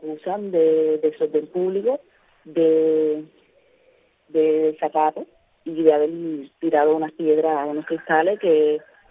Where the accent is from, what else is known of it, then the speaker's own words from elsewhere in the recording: Vega, Mayabeque, Cuba; Nosotros somos de un pueblito que se llama Vega, aquí en Mayabeque.